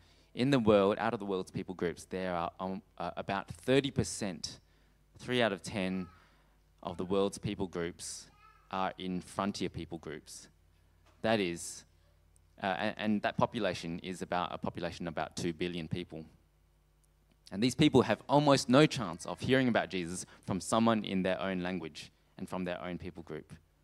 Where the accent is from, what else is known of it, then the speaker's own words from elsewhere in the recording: Australia; also born or lived in Singapore; So I grew up in Australia, but I was born in Singapore, in the ethnic people group, tribe and language of Teochew.